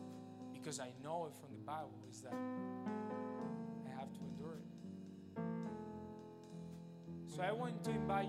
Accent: Spain; So many people, when I was in Spain, so you guys know I'm from Spain, when I was in school and I didn't go to the parties

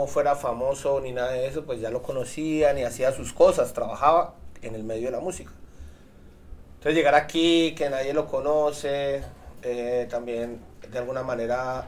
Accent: Colombia; moved away; salir de Colombia me hizo ver que yo no soy cantante de reggae, yo no soy de Jamaica, brother, yo soy colombiano.

